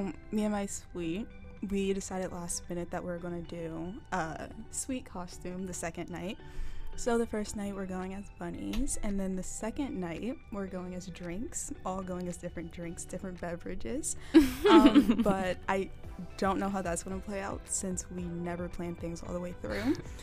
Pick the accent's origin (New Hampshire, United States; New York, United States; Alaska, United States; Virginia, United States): Virginia, United States; Spotsylvania; So I am from Spotsylvania, Virginia, and I'm studying, well, I'm in the journalism program and with a double major in poli sci.